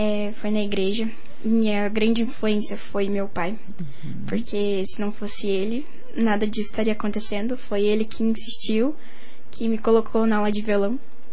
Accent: Curitiba, Paraná, Brazil; Então, eu sou de Curitiba, nasci em Curitiba.

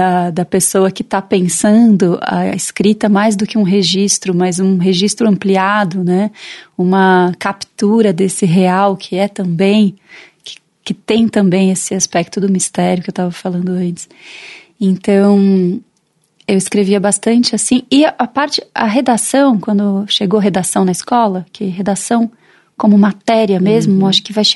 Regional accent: Bragança Paulista, São Paulo, Brazil; Eu morava em Bragança, né? Eu sou de Bragança Paulista.

